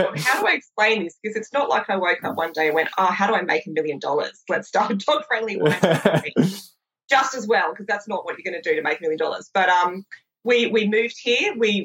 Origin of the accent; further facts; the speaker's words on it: Sydney, New South Wales, Australia; I'm from Sydney originally. We moved here about 6 years ago, and being from the centre of Sydney